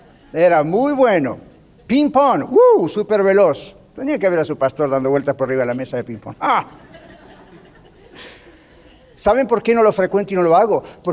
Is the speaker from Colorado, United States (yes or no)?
yes; Colorado, United States; Pero hiking, todos sabemos, somos de Colorado, ¿quién no sabe qué es hiking? Somos todos bilingües acá.